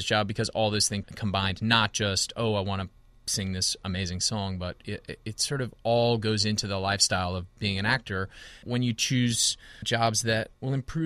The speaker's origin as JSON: {"language": "English", "region": "California", "country": "United States", "said": "So yeah, I'm from California originally."}